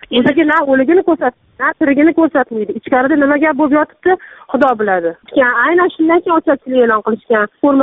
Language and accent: Uzbek; Tashkent, Uzbekistan; Toshkentdanman.